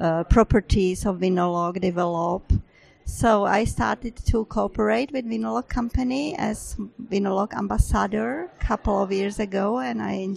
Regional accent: Prague, Czechia; English is a second language; I am from Prague, Czech Republic

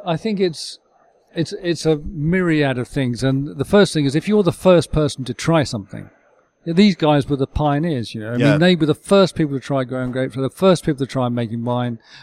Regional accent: East of England, United Kingdom; But I grew up in Suffolk, which is the other side of England

